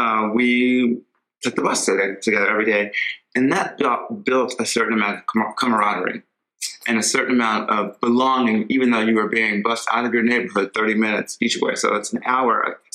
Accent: North Las Vegas, Nevada, United States; I had when I was a kid, growing up in North Las Vegas, on the alphabet streets, as we say.

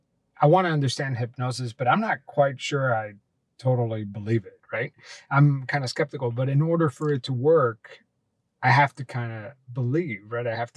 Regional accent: Miami, Florida, United States; I grew up in Miami

